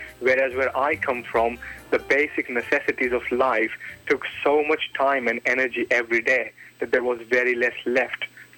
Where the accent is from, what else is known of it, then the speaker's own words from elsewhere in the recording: India; born there; Right, I was born in India in a village where we had problems with water, electricity, and it was full of crime.